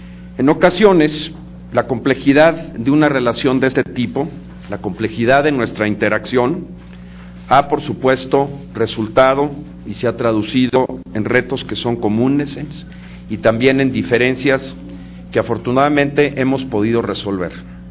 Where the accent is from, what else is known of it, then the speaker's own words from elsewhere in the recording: Mexico; Naturalmente, lo que nos ocupa como mexicanos